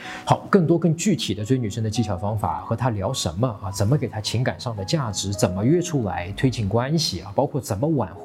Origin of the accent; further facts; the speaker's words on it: China; 我们中国人讲最好的办法是什么你知道吗？中庸之道。